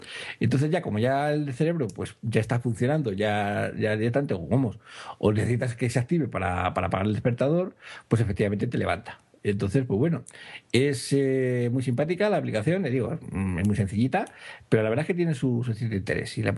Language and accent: Spanish; Andalusia, Spain; Andaluz, totalmente.